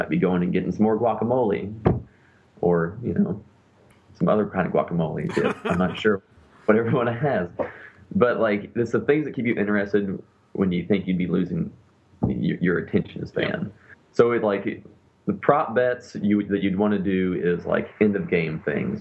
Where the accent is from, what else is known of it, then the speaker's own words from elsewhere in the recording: Indiana, United States; I'm from Southern Indiana